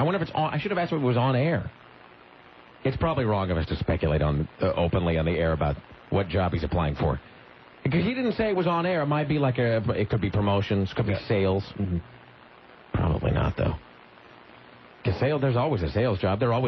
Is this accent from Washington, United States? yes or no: yes; Kennewick, Washington, United States; When you grow up in Kennewick, Washington, the entire year is either leading up to or recovering